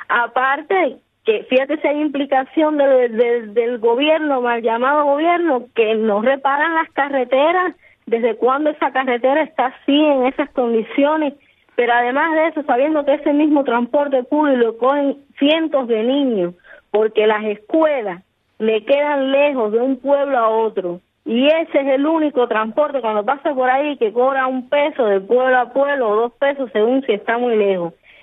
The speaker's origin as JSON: {"language": "Spanish", "country": "Cuba", "said": "A nosotros como cubanos"}